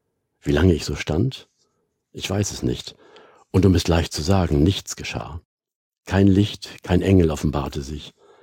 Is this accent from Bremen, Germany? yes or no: yes; Bremen, Germany; eine Wetterlage beschreibt, die wir als Bremer wahrscheinlich alle gut kennen.